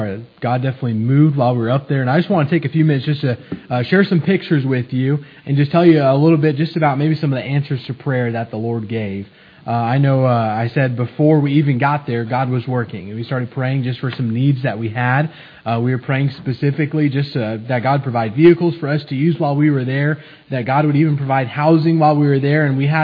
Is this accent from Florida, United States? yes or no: no; California, United States; I'm glad to hear you think I'm a normal person, even though I'm from California.